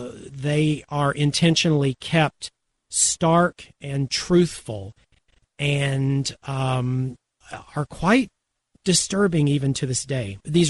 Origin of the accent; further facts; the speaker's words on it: the South, United States; Now, I'll confess, as a Southerner and talking about an event that happened well over 150 years ago